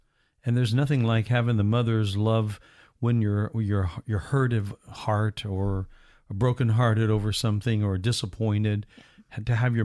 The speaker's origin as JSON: {"language": "English", "region": "Indiana", "country": "United States", "said": "See, I have great memories of being, well, not of Florida, because I was from Indiana at that point, but we watched all the Disney stuff. We watched all the Florida stuff up in Indiana"}